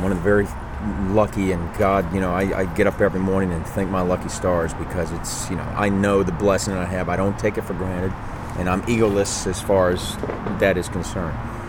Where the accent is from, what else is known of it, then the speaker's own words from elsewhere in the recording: Metairie, Louisiana, United States; also born or lived in Crowley, Louisiana; I was born in Crowley, Louisiana, and I was raised in Metairie.